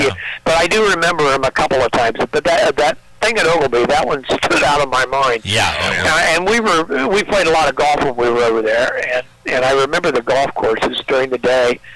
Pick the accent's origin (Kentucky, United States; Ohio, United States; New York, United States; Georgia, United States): Ohio, United States; fun growing up in Southern Ohio.